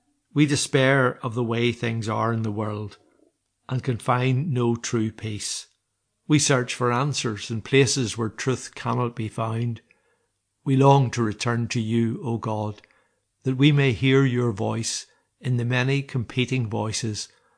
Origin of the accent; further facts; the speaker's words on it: Northern Ireland, United Kingdom; I was born in Northern Ireland and have lived in Northern Ireland all my life.